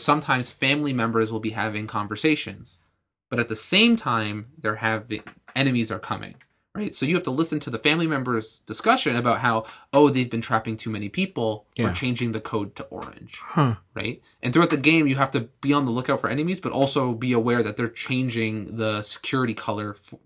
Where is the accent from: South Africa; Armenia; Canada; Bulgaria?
Canada; I'm Canadian. I'll go for hockey cards.